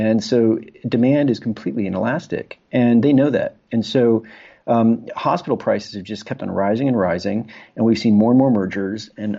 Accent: Spain; now in London, United Kingdom; I currently live in London, and I grew up in Spain.

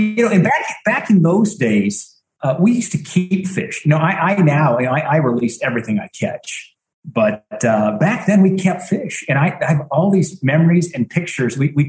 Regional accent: Bozeman, Montana, United States; growing up in Bozeman, I spent a lot of time up in the Beartooths, as well as the Spanish Peaks and the Highlight Range.

